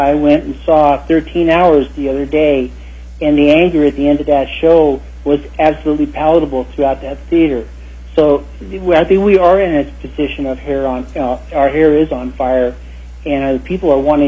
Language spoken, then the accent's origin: English; Alaska, United States; on a point of pride as an Alaskan, as an American, I really want to see Alaska leading the way on this.